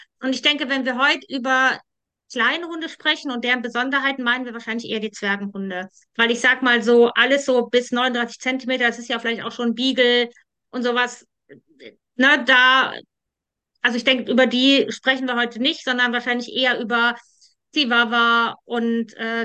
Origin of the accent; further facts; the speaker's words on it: Bergheim, North Rhine-Westphalia, Germany; ich komme aus Bergheim, das ist ganz in der Nähe von Köln.